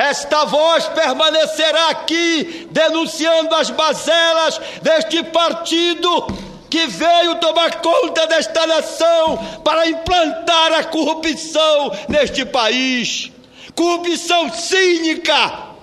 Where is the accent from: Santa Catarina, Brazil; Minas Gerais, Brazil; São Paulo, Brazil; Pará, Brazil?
Pará, Brazil; governadora do meu estado? Abro os jornais da minha terra e vejo o governador eleito, Simão Jatene, dizendo que o Pará pode ficar com as suas condições de operações praticamente paralisada.